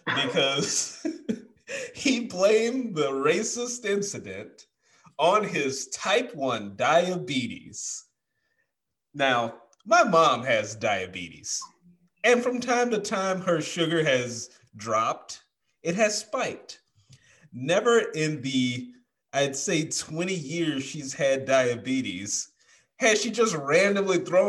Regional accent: Mississippi, United States; I grew up in Mississippi, so I've heard some real humdingers for excuses for racism.

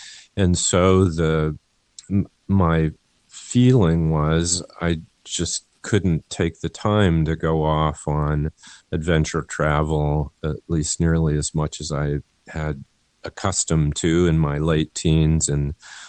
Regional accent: Midwest, United States; And growing up in the Midwest, I wasn't that familiar with mountains.

